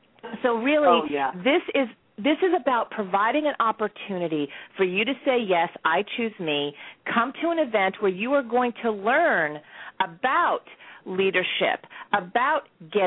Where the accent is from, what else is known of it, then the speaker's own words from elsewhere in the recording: the South, United States; now in New York City, United States; I grew up in the South, but I have called New York City my home. It'll be 17 years the end of January.